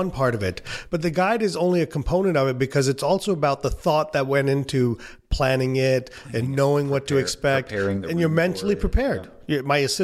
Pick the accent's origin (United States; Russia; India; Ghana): India; As an Indian, I don't like to spend money.